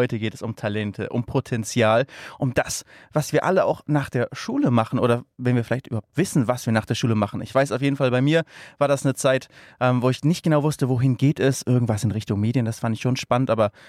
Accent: Lübeck, Schleswig-Holstein, Germany; Ich komme aus Lübeck.

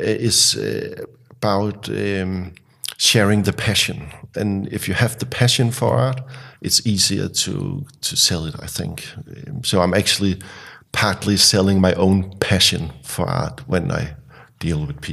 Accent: Denmark; Actually, I'm from Denmark, and my mother brought me on a vacation when I was 12, all the way up north in Denmark.

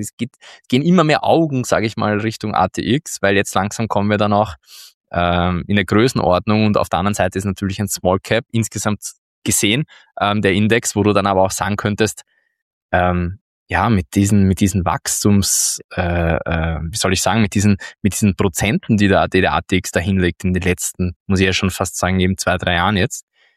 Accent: Austria; das gefällt mir natürlich als Österreicher sehr gut

